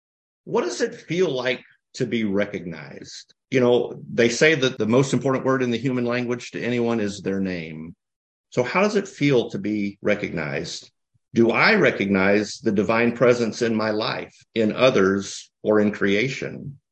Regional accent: the South, United States; I mean, I'm from the South, and it was very traditional for your wedding gift to get china and crystal, pick your patterns and stuff.

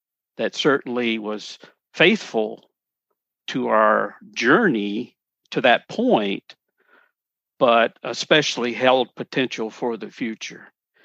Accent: Paris, Tennessee, United States; my home congregation that I grew up in Parrish, Tennessee, was part of that field.

